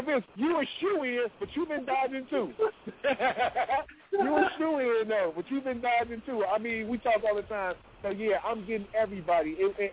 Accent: Chicago, Illinois, United States; from Chicago.

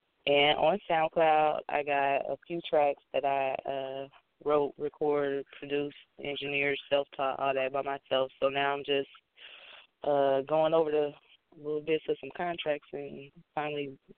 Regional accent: Ohio, United States; Like I said … from Ohio

